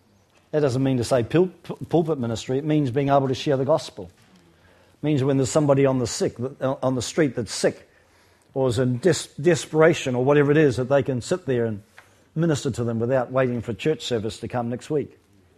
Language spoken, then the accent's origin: English; New Zealand; now in Melbourne, Australia; I'm in Melbourne, but I'm a Kiwi Melbourne. I'm actually a joint citizen now, so I'm an Aussie and a Kiwi.